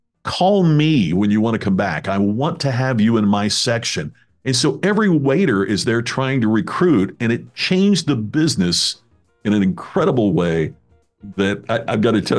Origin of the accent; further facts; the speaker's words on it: Indiana, United States; As you know, I'm originally from Indiana.